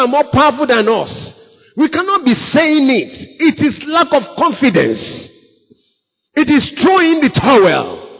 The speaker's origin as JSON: {"language": "English", "country": "Nigeria", "said": "Don't ever forget that we are Nigerian."}